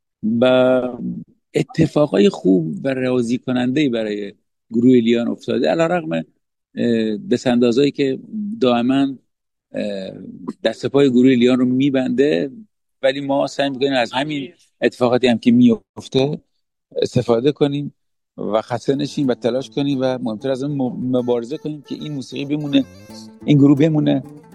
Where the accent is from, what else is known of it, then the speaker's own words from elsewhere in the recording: Bushehr, Iran; من نمیخوام به عنوان یه بوشهری فخر بپوشم